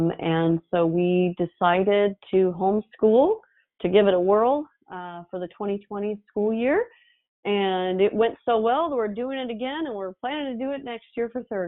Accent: Valparaiso, Indiana, United States; Yeah, so I was born, I'm from Indiana originally, and I was born in Valparaiso, which is near Chicago.

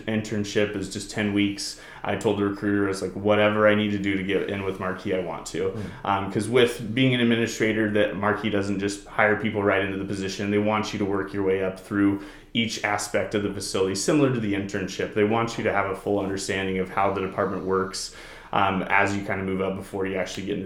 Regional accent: Hermiston, Oregon, United States; I grew up in Eastern Oregon, a little town called Hermiston.

